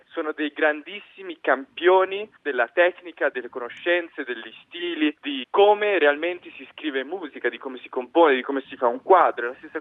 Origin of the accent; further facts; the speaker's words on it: Lugano, Ticino, Switzerland; ho 21 anni, sono nato e cresciuto qua a Lugano.